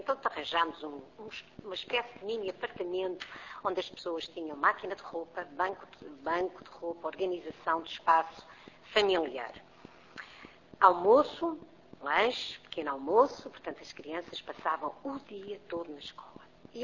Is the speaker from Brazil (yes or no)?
no; Alcobaça, Leiria, Portugal; Eu sou de Alcobaça, portanto, é uma pequenina cidade a 100 km de Lisboa.